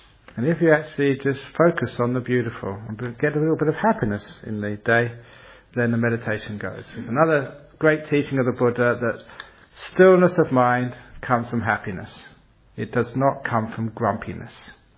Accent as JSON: {"language": "English", "region": "London", "country": "United Kingdom", "tie": "born there", "said": "I was born in London."}